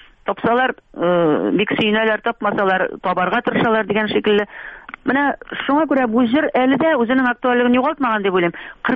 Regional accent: Bashkortostan, Russia; шуңа күрә Башкортстанга туган авылыма кайтты. Менә мин авылымда өемнән торып сөйләшәм сезнең белән.

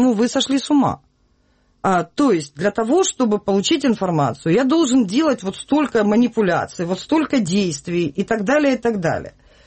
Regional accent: Crimea, Ukraine; я часто бываю в Крыму, потому что я сама из Крыма

